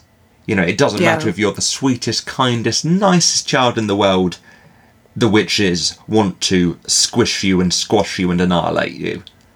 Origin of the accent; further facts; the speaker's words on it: United Kingdom; theoretically it's my right to buy being a British citizen is my right to get a train.